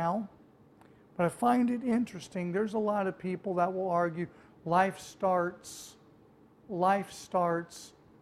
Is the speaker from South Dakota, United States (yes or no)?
no; Las Vegas, Nevada, United States; also born or lived in Oklahoma; I grew up here in Las Vegas, but I was actually born in Oklahoma. And as a small child, we made the trek to Disneyland.